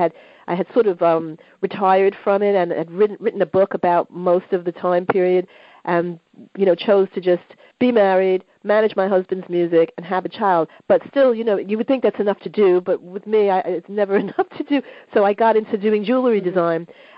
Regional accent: New York, United States; also born or lived in Los Angeles; And so I've always been Los Angeles, New York, Los Angeles, New York, even though I'm from New York, and New York is my home. L.A. is my second home

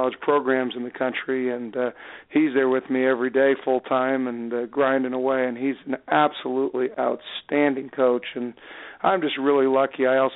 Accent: Los Angeles, California, United States; now in Idaho, United States; I'm from Los Angeles originally, and So really enjoying my time here so far in Idaho.

